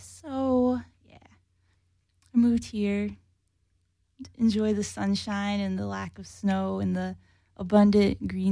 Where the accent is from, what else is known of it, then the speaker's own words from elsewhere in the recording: Iowa, United States; moved away as an adult; I'm from the Midwest, and I moved here for many reasons, weed being one of them. Basically, they hate weed in Iowa.